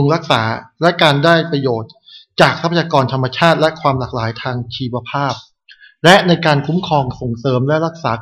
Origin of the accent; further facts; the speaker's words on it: Southern Thailand, Thailand; จริงๆพูดใต้ได้นะครับผมคนใต้